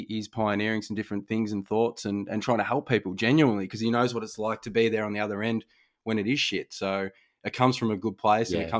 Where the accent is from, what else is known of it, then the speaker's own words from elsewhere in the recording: Jacana, Victoria, Australia; growing up in Jacana, Broadmeadows, and I didn't really see much of the world